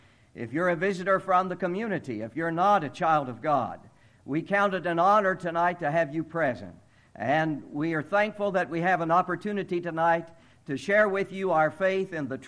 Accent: Indiana, United States; moved away as an adult; now in Akron, United States; But Charlotte and I grew up in central Indiana, and most of our family is there.

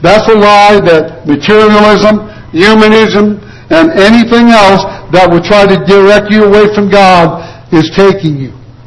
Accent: United States; But the great freedoms and liberties I have are not because I'm an American.

